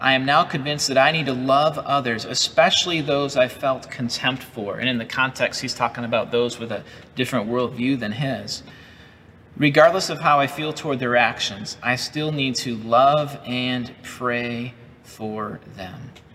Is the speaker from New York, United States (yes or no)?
yes; Buffalo, New York, United States; Now, I'm from Buffalo, New York. I know what it's like to go outside in the winter with a heavy coat on and still feel that cold just cut right through, right down to the bone